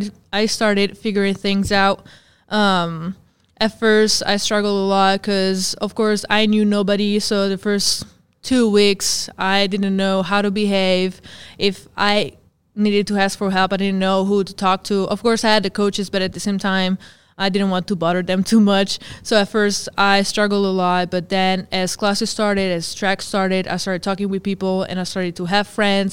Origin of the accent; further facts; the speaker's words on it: Italy; moved away; So I'm from Italy. I came here almost 2 years ago now. I'm from a pretty small town, so when I came here, it was kind of new